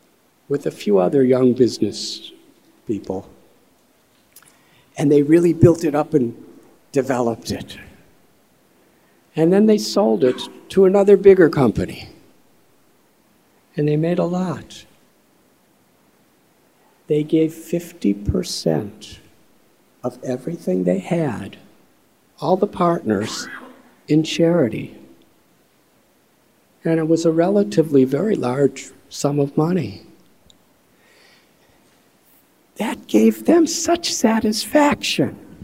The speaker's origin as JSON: {"language": "English", "town": "Chicago", "region": "Illinois", "country": "United States", "said": "I'm from Chicago."}